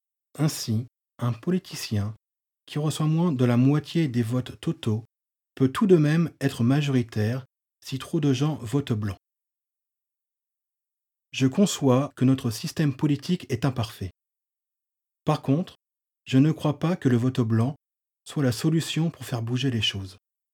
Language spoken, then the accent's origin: French; Belgium; J'ai 19 ans et je suis belge.